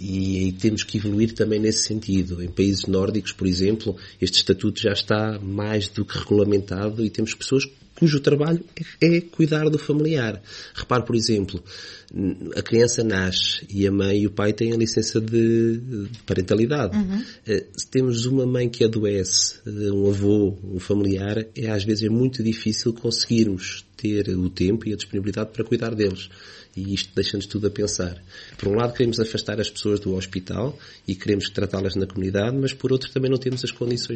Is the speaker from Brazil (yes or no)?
no; Gafanha da Nazaré, Centro, Portugal; Eu sou aqui da Gafanha da Nazaré, sou utente da USF Beira Rio.